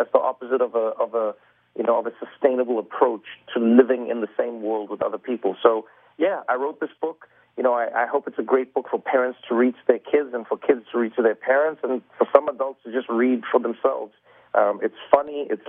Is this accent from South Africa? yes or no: yes; South Africa; as a South African, I got to go to the Netherlands and take something from them for a change.